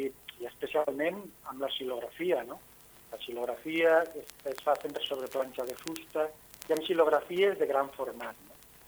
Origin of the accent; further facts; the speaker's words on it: Lleida, Catalonia, Spain; jo sóc un artista de Lleida que tinc també força relació amb les Borges Blanques